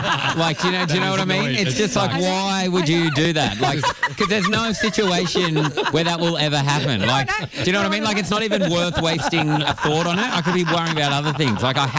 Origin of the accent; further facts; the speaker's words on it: Callala Bay, New South Wales, Australia; That's where I'm from. I grew up. My Kalala Bay. My dad had a boat there.